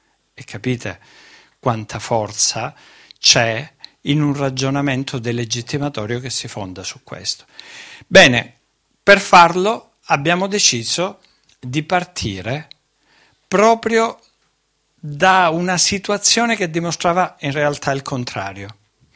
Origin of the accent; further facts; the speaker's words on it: Calabria, Italy; Vedete, non è assolutamente vero che la mia terra è una terra omertosa. È una terra di uomini valorosi ed è una terra fatta di imprenditori coraggiosi.